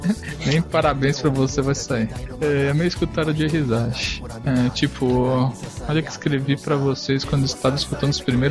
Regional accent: São Paulo, Brazil; sou de Sampa, cidade da poluição.

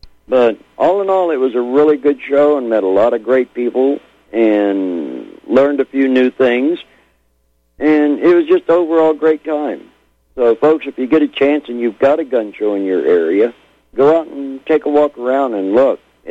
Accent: Monahans, Texas, United States; Teresa was raised in Odessa and I was raised in Monahans, not too far from there.

